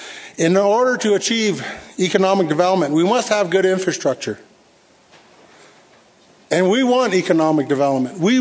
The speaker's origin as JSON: {"language": "English", "town": "Whitehorse", "country": "United States", "tie": "born or raised there", "said": "And in April, we went down to Whitehorse, my hometown."}